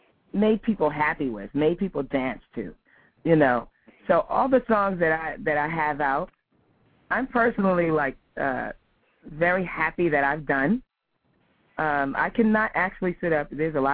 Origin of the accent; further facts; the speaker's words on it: Philadelphia, Pennsylvania, United States; also born or lived in Bronx; now in California, United States; Well, I was born in the Bronx, raised in Philadelphia.